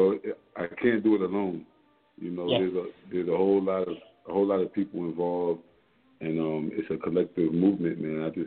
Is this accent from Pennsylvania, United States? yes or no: yes; Pennsylvania, United States; Well, I was born and raised in Pennsylvania.